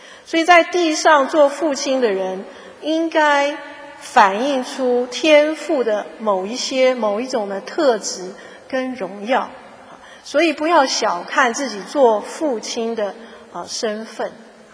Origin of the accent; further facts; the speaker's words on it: China; 这个是我们中国人特别的恩典